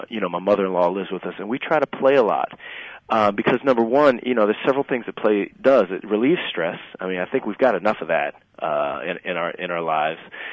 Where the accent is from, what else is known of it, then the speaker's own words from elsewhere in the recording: Virginia, United States; also born or lived in Massachusetts; Yeah, I grew up in Virginia most of my life after I moved from Massachusetts, and it was back and forth to D.C. a lot too.